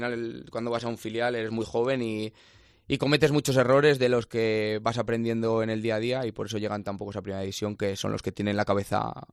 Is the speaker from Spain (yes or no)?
yes; Zamora, Castile and León, Spain; los dos somos de Zamora